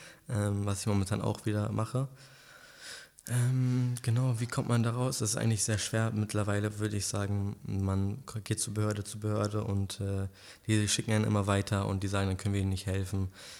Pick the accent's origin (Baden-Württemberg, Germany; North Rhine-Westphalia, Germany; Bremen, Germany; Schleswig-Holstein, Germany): Bremen, Germany; born there; Bis zu meinem 11. Lebensjahr, aber ursprünglich bin ich in Bremen geboren.